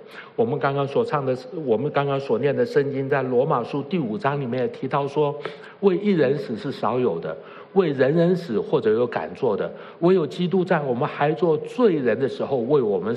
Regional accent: China; 这个我们中国人拜假神的心态是一模一样的心态。

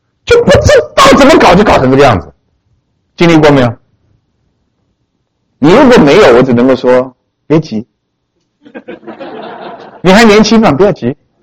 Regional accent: China; 我们中国人真有经验嘛，所以我们常常讲说牙疼不是病啊。

